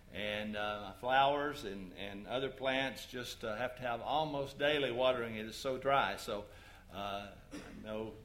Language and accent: English; Phil Campbell, Alabama, United States; As Clint mentioned, my hometown, Phil Campbell, Alabama, was struck by a tornado on April 27th.